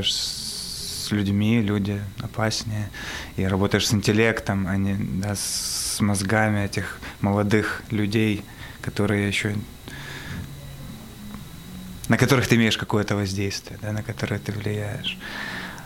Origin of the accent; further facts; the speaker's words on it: Kharkiv, Kharkiv Oblast, Ukraine; moved away as an adult; Я родился и жил... До 27 лет в Харькове. Это такой город в Украине, большой, второй по величине. И да, жил там очень долго, а потом уехал.